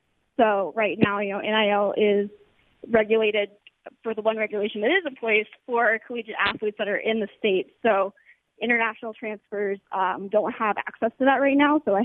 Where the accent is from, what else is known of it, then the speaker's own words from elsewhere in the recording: Pensacola, Florida, United States; I have born and raised in Florida, born and raised in Pensacola.